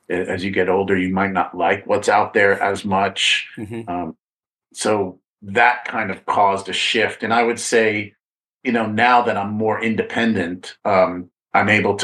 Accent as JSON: {"language": "English", "town": "Brooklyn", "region": "New York", "country": "United States", "tie": "born or raised there", "said": "I'm from Brooklyn. That's where I was schooled and weaned. Now it's a hipster part of the world."}